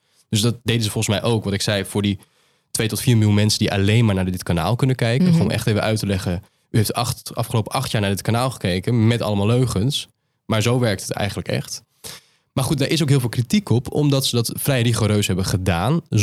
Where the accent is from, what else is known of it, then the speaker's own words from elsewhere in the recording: Netherlands; ik ben journalist uit Nederland, ik spreek ze in het Pools aan.